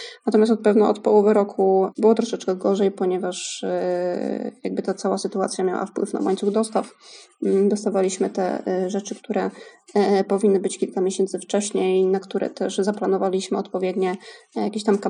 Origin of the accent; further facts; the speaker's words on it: Łódź, Łódź Voivodeship, Poland; Wszyscy jesteśmy z Łodzi, więc to jest jakiś tam naturalny wybór, że tutaj działamy, pracujemy, wysyłamy też stąd.